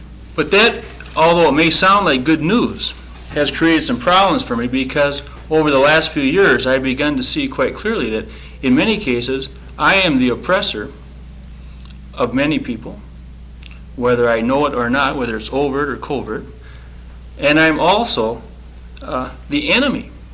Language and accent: English; Decorah, Iowa, United States; I'm from Decorah, Iowa, the northeast part of Iowa.